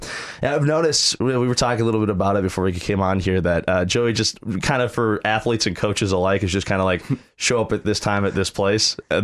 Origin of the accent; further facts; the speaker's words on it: Wisconsin, United States; now in Winona, United States; I'm originally from Wisconsin, so really didn't know about Winona existed until I graduated college